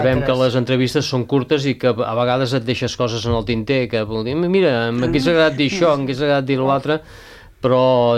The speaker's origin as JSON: {"language": "Catalan", "town": "Calella", "region": "Catalonia", "country": "Spain", "said": "Que com que som de Calella, som d'aquí, no ens adonem compte d'aquestes coses."}